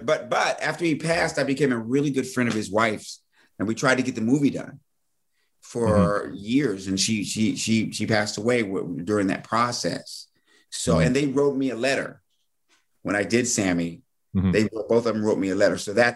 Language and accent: English; Washington, District of Columbia, United States; Well, I'm from Washington, D.C.